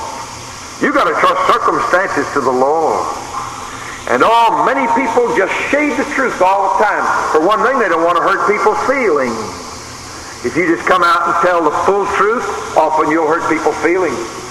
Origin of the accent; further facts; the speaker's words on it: Columbia, South Carolina, United States; Since I was from Columbia, naturally, I was interested.